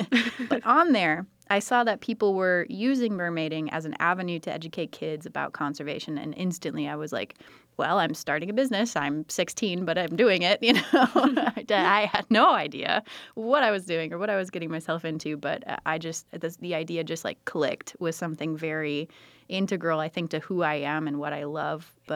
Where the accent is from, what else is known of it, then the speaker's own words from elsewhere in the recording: United States; I grew up on the St. Croix River, and it was a beautiful ecosystem, but of course it was kind of undermanaged, and so we'd often take our boat.